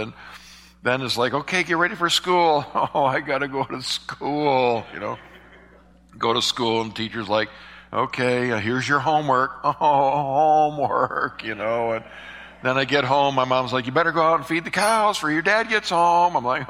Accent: New York, United States; moved away; I grew up in New York State, where we just had two seasons, winter and the 4th of July. And so so that's another reason I love the South.

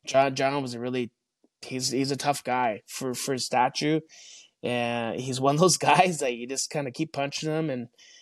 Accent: Canada; accent: Canadian; now in United States; they catch my Canadian accent quite quickly, and you know, so they ask like, oh, what are you doing down here? And, they always ask, are you from the UP? Is like, no, I'm from more north of the UP.

